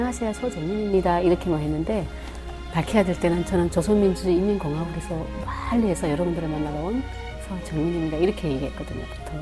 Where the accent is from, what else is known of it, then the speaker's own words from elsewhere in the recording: Chongjin, North Hamgyong, North Korea; accent: Hamgyong; also born or lived in Kimchaek; now in South Korea; 함경도 출신이라서 함경도 이제 청진에서 왔기 때문에 그 김책에서 태어났고 또 청진에서 살기도 했어요. 그래서 그쪽에서 와서 굉장히 함경도 말투가 너무 심각했어요.